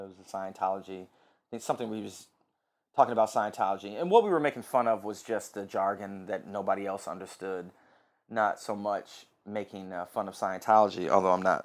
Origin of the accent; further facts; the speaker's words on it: Flint, Michigan, United States; now in Los Angeles, United States; I'm from Detroit, I'm from Michigan, I'm from Flint, actually.